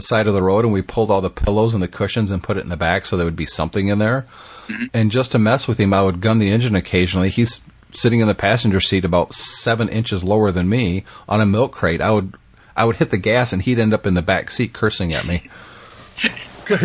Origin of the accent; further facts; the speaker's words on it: Michigan, United States; Or they were so rusty because, again, I grew up and live in Michigan.